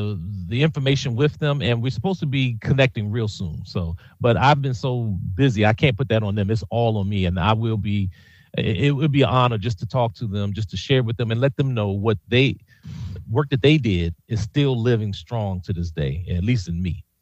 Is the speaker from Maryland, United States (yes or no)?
yes; Maryland, United States; also born or lived in Washington, D.C.; I was born in D.C., live in D.C., but I was raised in C. Pleasant, Maryland.